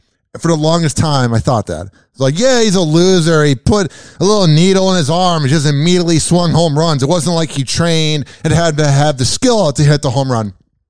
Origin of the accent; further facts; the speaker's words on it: Chicago, Illinois, United States; I grew up in Chicago, so I listen to Chicago sports radio